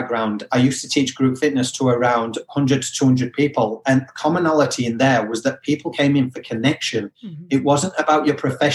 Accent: United Kingdom; with my accent being a little bit all over, I am originally from the UK, as everyone can hear.

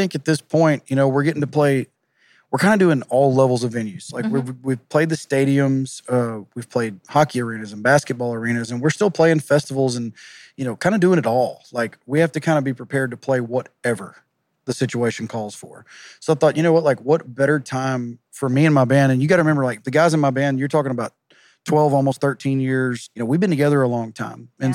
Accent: Groveton, Texas, United States; I was raised in Groveton.

